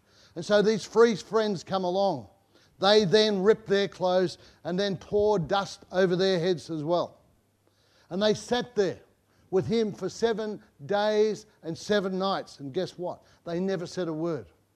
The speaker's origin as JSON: {"language": "English", "town": "Broadmeadows", "region": "Victoria", "country": "Australia", "tie": "born or raised there", "said": "But I was brought up in Broadmeadows."}